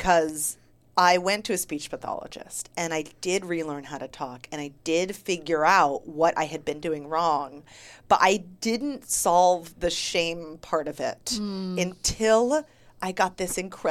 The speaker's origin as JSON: {"language": "English", "town": "Santa Cruz", "region": "California", "country": "United States", "tie": "born or raised there", "said": "back in my hometown in Santa Cruz, California."}